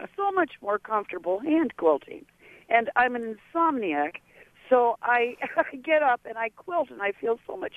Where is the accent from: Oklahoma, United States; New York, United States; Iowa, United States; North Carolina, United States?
Iowa, United States; Muscatine; And I'm from Muscatine, so, you know, everybody in Muscatine says hi.